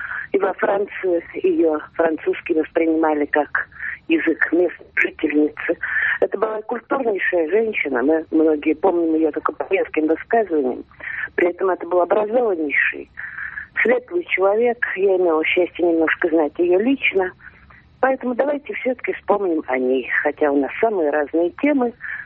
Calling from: Saint Petersburg, Russia; Из Петербурга.

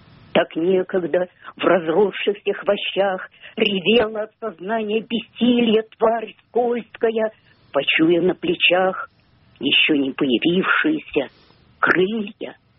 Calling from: Saint Petersburg, Russia; Ну я из Ленинграда.

